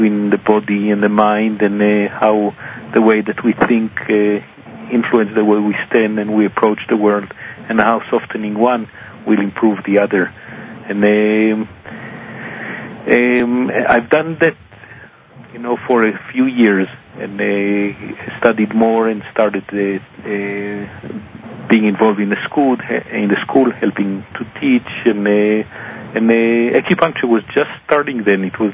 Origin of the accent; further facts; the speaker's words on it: Israel; moved away as an adult; when I came from Israel